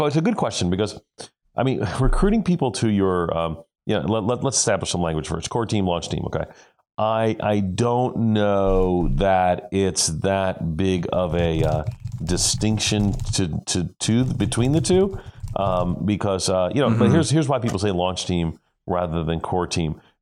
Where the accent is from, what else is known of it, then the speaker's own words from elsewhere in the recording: New York, United States; You know, I tell people I grew up in New York City, but I grew up outside of New York City.